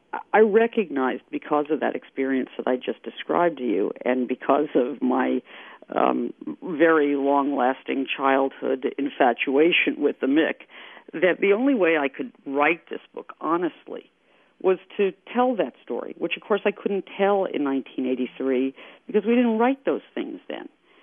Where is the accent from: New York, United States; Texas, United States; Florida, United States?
New York, United States; You know, growing up in New York, you had to have a guy, even if you were a little girl who wore party shoes to opening day of the baseball season.